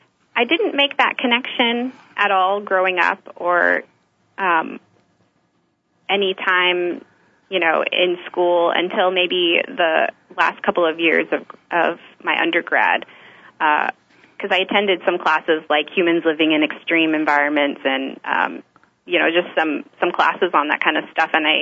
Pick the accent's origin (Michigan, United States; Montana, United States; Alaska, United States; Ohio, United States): Alaska, United States; Barrow; now in Anchorage, United States; I grew up in Barrow, and my family still lives in Barrow, and I still go back. You know, pretty frequently, but right now I'm living in Anchorage, living and working in Anchorage, which is some like 600 miles south of Barrow now.